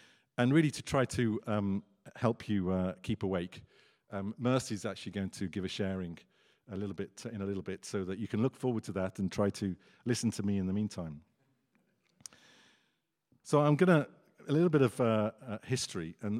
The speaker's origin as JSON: {"language": "English", "country": "United Kingdom", "said": "just because I'm British."}